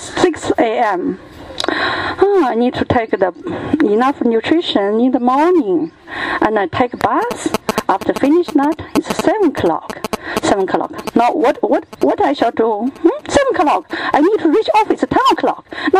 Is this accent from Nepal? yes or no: no; China; English is a second language; I'm from China. The Chinese having fog.